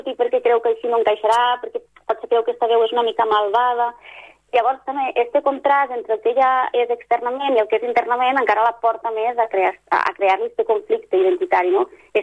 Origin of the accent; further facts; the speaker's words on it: Les Cases d'Alcanar, Catalonia, Spain; soc de les Cases d'Alcanar i amb una amiga sempre he comentat que realment som un poble tan petit que és com una mica salvatge, no?